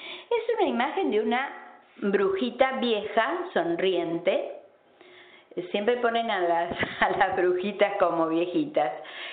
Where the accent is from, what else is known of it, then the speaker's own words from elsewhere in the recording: Argentina; los Reyes Magos en mi país, Argentina, tienen una presencia muy, muy importante